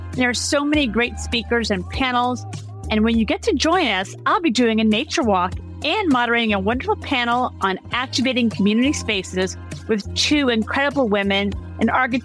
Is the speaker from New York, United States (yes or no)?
yes; Bronx, New York, United States; also born or lived in Westchester County; I born and raised in New York, the Bronx and New York City, but going outside the city into Westchester County where I spent my high school years